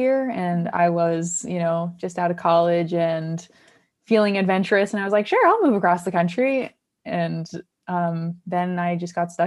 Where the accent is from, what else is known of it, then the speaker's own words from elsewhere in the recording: Massachusetts, United States; also born or lived in Philadelphia; Yeah, I'm from Massachusetts, and then I moved here from a few years that I spent in Philadelphia.